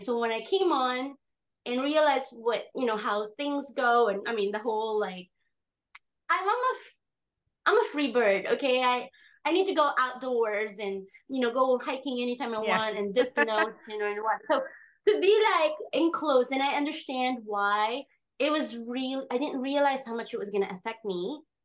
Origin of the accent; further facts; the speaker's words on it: Hawaii, United States; I'm also from Hawaii. Okay. So we don't do 60 minute cooking. We hang out, you know, we're like talking story in between.